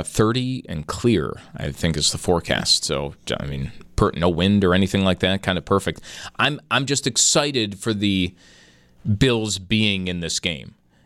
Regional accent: United States; It'll, like, it's my duty as an American.

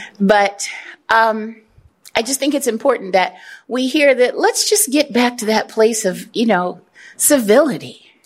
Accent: Springfield, Illinois, United States; And I know, because I grew up in Springfield.

